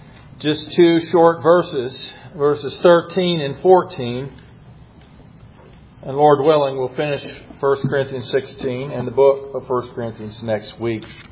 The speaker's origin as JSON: {"language": "English", "country": "United States", "tie": "born or raised there", "said": "I have been privileged to be born and raised in this country as an American."}